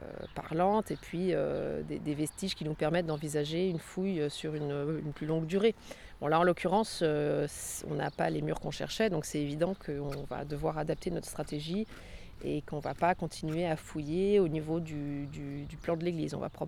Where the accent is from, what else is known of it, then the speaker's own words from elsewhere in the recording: Auvergne-Rhône-Alpes, France; Non, moi je ne suis pas du coin, en fait j'ai été formée en Rhône-Alpes, moi je suis originaire de la Haute-Savoie